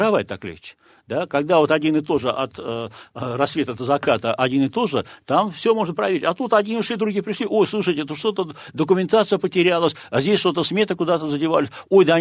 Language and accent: Russian; Saint Petersburg, Russia; А вот я петербуржец, мне стыдно. Да, я никакого там не принимал участия, да, но мне стыдно, что в нашем родном городе